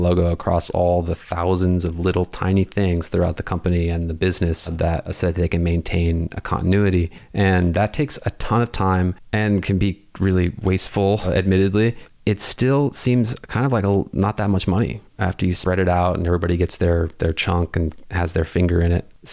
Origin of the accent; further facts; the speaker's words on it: New Mexico, United States; I was probably 6 years old, and I grew up in New Mexico